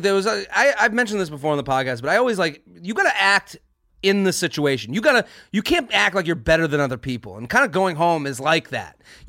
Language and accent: English; Boston, Massachusetts, United States; I went to Penn State and I'm from Boston.